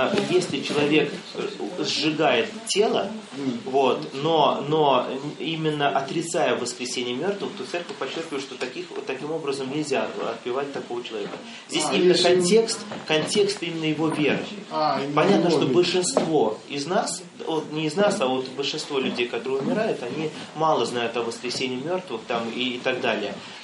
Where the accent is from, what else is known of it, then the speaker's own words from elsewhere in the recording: Latvia; now in Russia; Я сам из Латвии.